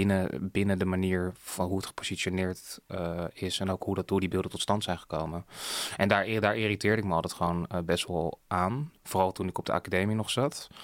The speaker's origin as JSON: {"language": "Dutch", "town": "Krimpen aan den IJssel", "region": "South Holland", "country": "Netherlands", "tie": "born or raised there", "said": "Molukse wijk in Krimpen aan de IJssel. Dat is het dorp waar ik ben opgegroeid."}